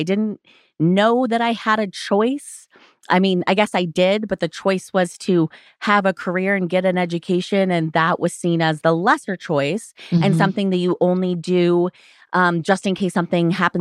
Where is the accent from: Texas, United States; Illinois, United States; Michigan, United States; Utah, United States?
Utah, United States; And my entire childhood, I grew up in Utah, so just in the thick of Mormonism.